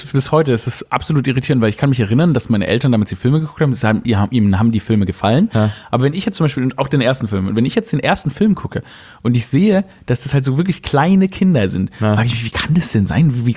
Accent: Baden-Württemberg, Germany; Ich komme ja aus dem Schwabenland.

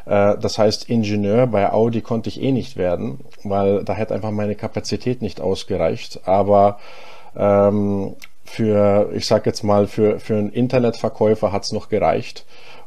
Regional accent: Ingolstadt, Bavaria, Germany; ich komme ursprünglich aus Ingolstadt. Das heißt, im tiefsten Oberbayern bin ich da aufgewachsen, in einer Industriestadt, die eigentlich nur bekannt ist für die Automobilfirma Audi. Und ich persönlich bin aber in Nordrhein-Westfalen geboren, in Unna.

